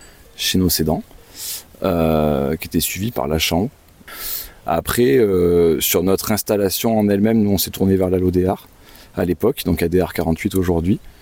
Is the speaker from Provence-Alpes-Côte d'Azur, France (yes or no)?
yes; Provence-Alpes-Côte d'Azur, France; also born or lived in Grenoble; now in Vernède, France; voilà, je suis arrivé en Lozère en 2017, j'étais originaire du Vaucluse